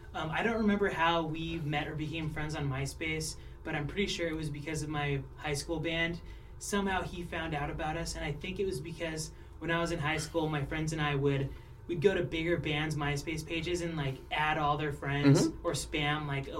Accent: Palos Verdes, California, United States; I grew up in Palos Verdes, California.

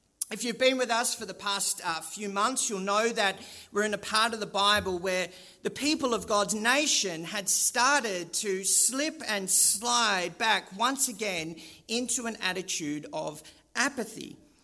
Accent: Australia; now in Europe; as an Australian living in Europe, as soon as you start to speak, you'll usually hear the sentence, "You're not from around here, are you?" As an Aussie abroad

